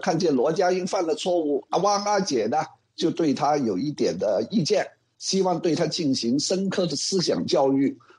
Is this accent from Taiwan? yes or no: no; Hong Kong; 我们香港人就跟上海人一样，想岁月静好过点的小日子